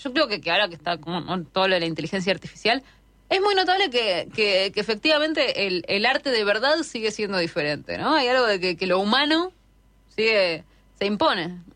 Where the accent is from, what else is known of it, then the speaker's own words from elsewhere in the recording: Argentina; born there; ya con haber nacido en la clase media en un país mitad de tabla como la Argentina, mitad de tabla económica